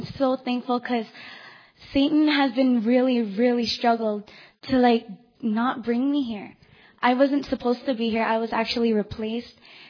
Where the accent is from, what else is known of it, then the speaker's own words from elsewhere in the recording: Philippines; And also, I'm Filipino, so I tend to talk a lot